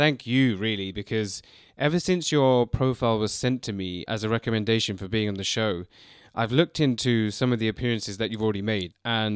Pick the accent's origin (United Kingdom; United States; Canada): United Kingdom; London; That's where I'm based now. And I've spent some time abroad, but I was born in London and grew up here. But my parents grew up in East Africa.